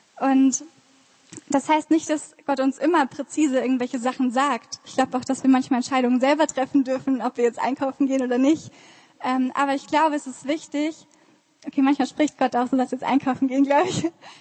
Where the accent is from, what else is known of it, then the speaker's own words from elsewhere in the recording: Frankenberg, Germany; Ich komme aus Frankenberg